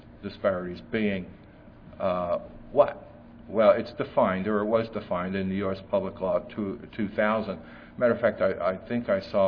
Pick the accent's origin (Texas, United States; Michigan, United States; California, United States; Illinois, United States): Texas, United States; I'm from Texas. They're one of the largest minorities in the state.